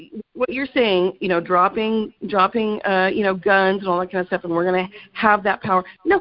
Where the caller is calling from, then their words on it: California, United States; I live in California. I'm calling you from California, okay?